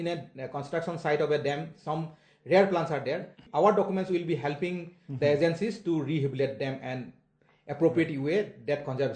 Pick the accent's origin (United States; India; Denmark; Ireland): India; Assam; English is a second language; I am a person from Assam